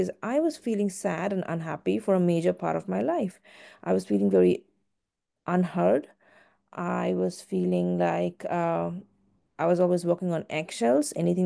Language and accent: English; India; moved away as an adult; now in United States; I am originally Indian, and I grew up in India, completed my education there, and then part of my education there, and then moved to the States for my grad school degree and for work.